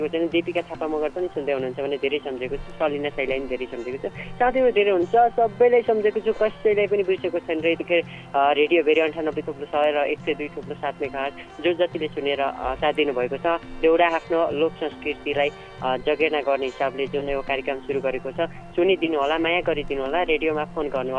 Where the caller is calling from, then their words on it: Dailekh, Karnali Province, Nepal; म यता दैलेखदेखि परेख साई